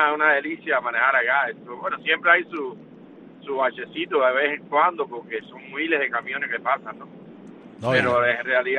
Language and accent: Spanish; Cuba; Yo bendiga a todo mi pueblo de Cuba y al colectivo de Radio Martí.